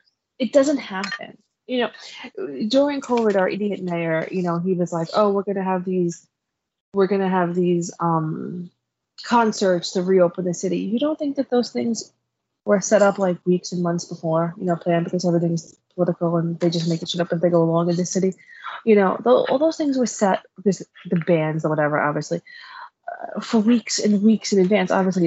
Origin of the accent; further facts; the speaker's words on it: New York City, New York, United States; The birth of all the things that have occurred in Harlem was disgusting to me as a New Yorker.